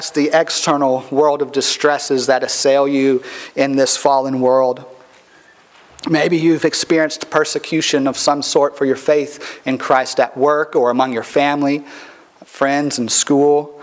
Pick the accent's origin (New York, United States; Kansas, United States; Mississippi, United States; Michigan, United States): Mississippi, United States; Gulfport; my hometown is Gulfport, Mississippi, and that's deep, deep New Orleans Saints territory.